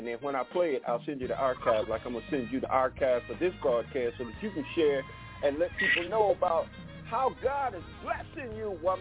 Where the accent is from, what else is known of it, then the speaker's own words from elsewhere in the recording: Detroit, Michigan, United States; It might be somebody back where I grew up in Detroit